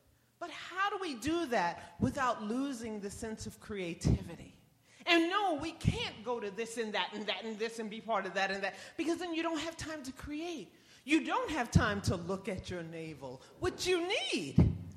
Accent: New York, United States; I'm a New Yorker. I've been here all my life.

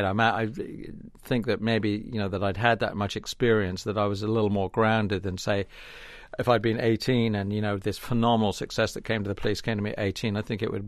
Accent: Bournemouth, South West England, United Kingdom; This actually in a town called Bournemouth in southwest England. It's a seaside resort

